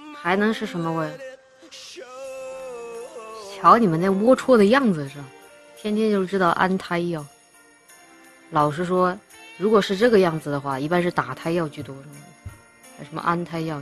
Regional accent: Guangdong, China; now in Shanghai, China; 我是广东人，离开广东很久了，来上海打工，被福建人追杀，来到上海，哎，乡音都快忘得差不多了。

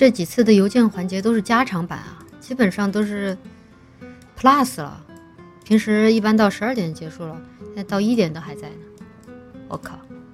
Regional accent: Chongqing, China

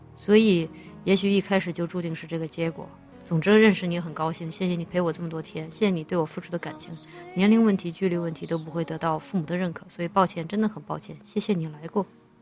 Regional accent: Chongqing, China; 就是我的家乡重庆这边，四川这边订婚什么的就很不怎么样

